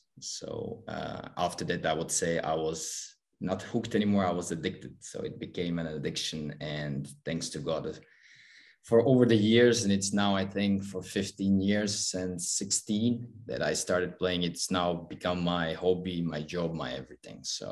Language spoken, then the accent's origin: English; Croatia; I'm 33. I'm from Croatia. I started playing hockey when I was 10 years old in Croatia.